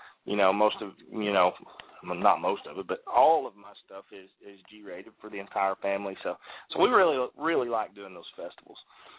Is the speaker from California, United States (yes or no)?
no; Georgia, United States; I am from Georgia. You need to speak slowly and clearly.